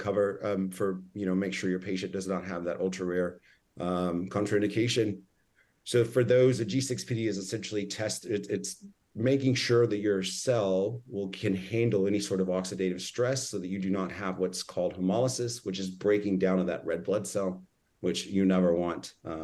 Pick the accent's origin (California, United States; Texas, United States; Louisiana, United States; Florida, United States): Texas, United States; or even in my home state of Texas